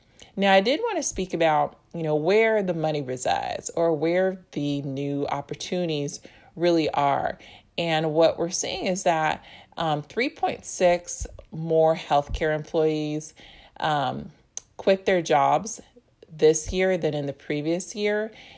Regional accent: California, United States; Perhaps not in my home state of California

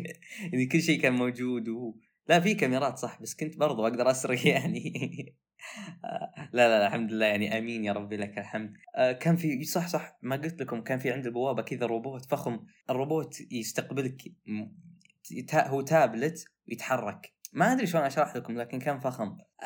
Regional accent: Saudi Arabia; أنه في شيء موجود عندنا بالسعودية زي كذا ومجانا بعد

